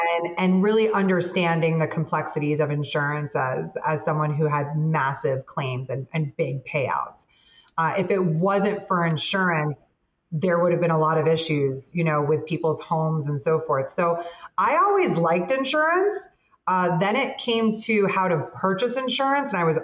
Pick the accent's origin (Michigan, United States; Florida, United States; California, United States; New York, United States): Florida, United States; Miami; But I grew up in Miami. My family, most of them, is from the Midwest, came to Miami pretty early on.